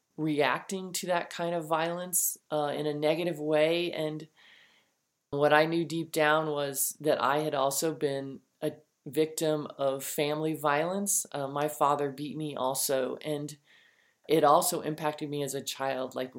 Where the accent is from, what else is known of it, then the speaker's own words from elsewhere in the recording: Texas, United States; she was from Japan and I was from Texas. I grew up in East Texas, which is a rural area, and I roamed the woods.